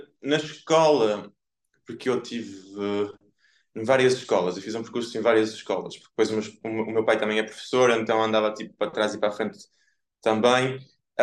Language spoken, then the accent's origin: Portuguese; Santo Tirso, Porto, Portugal; born there; also born or lived in Trofa; Olha, eu nasci na grande terra de Santo Tirso.